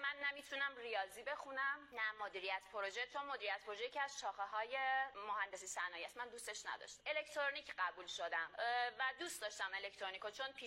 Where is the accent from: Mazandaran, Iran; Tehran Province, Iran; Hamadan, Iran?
Tehran Province, Iran; Tehran; born there; متولد مهر 1371، در تهران به دنیا آمدم.